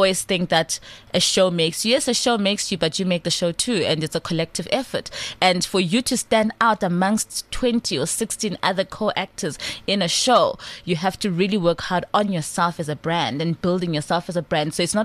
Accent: Soweto, Gauteng, South Africa; I'm from Soweto. I'm like, very African.

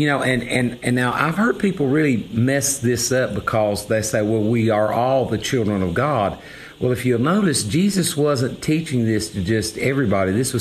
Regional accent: Appalachia, United States; It's like I'm a hillbilly, and or maybe I should say politically correct, I'm an Appalachian American, you know.

